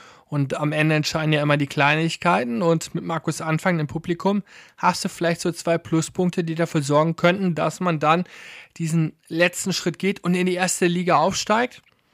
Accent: North Rhine-Westphalia, Germany; born there; Ich komme ja gebürtig aus dem Westmünsterland

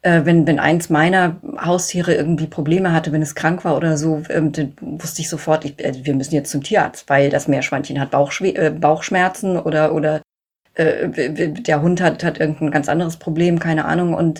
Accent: Bavaria, Germany; born there; also born or lived in Sweden; now in Lower Saxony, Germany; Ich bin in Unterfranken geboren, habe in Lüneburg studiert, bin dann in Niedersachsen hängen geblieben und hier wohne ich heute noch mit ein paar Aufenthalten im Ausland zwischendurch. Also ich habe eine ganze Weile in Schweden gelebt.

